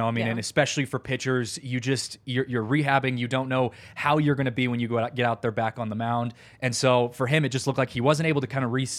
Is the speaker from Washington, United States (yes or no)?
yes; Seattle, Washington, United States; growing up in Seattle, going to a lot of Mariners games